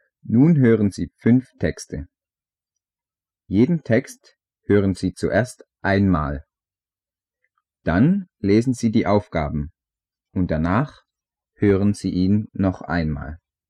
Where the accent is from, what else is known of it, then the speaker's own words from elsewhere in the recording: Halle, Saxony-Anhalt, Germany; Ich komme aus Halle. Ich lebe mit meinem Vater alleine, da meine Eltern geschieden sind.